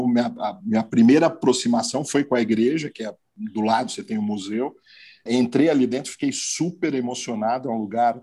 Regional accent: São Paulo, Brazil; assim como nós, paulistanos, paulistas, temos com a praia.

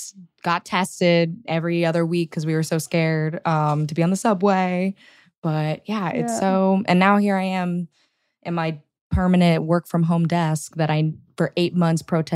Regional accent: Houston, Texas, United States; Like I grew up in Houston specifically, big oil money. And I, growing to public school in Texas, most kids wanted to be an engineer.

